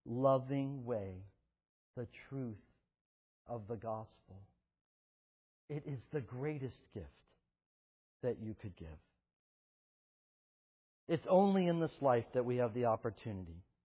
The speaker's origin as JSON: {"language": "English", "region": "the South", "country": "United States", "tie": "born or raised there", "said": "Of course I grew up in the South."}